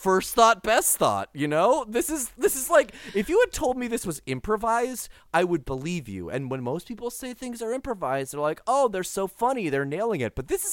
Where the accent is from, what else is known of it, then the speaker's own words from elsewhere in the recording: San Diego, California, United States; Well, so I grew up in San Diego. I was part of the youth theater scene while I was down there.